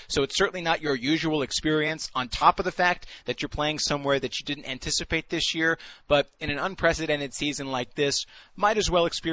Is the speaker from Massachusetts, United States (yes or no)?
no; San Diego, California, United States; even though I grew up in San Diego, California, I did spend 3 seasons with AA New Hampshire prior to joining the Canadians.